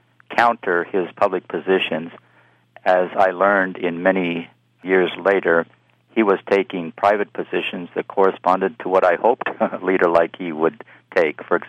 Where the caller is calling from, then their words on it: Birmingham, Alabama, United States; I'm talking from Birmingham, Alabama, which we've got the worst immigration law in the country